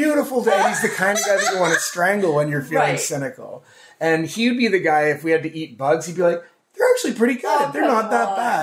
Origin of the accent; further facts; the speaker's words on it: Orillia, Ontario, Canada; from my hometown of Aurelia.